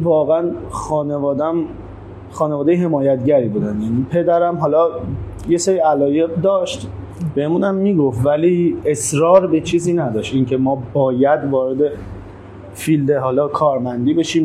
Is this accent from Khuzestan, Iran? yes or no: yes; Dezful, Khuzestan, Iran; اولین کلینیکمون رو تو شهر دسفول تأسیس کردیم، چون حالا شهر خودم هست